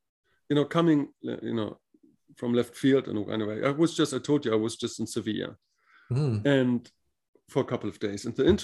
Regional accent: Germany; now in Spain; I grew up in Germany. I live now in Spain for like 10, 12 years or whatever.

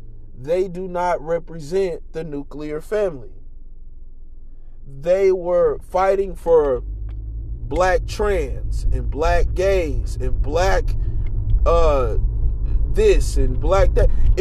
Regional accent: United States; That's just like me being black American or me being black.

